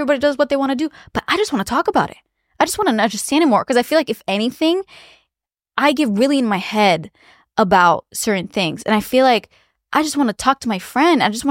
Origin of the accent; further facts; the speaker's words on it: Bucharest, Romania; because like I grew up in Bucharest, dense, big capital city. And my parents raised us there.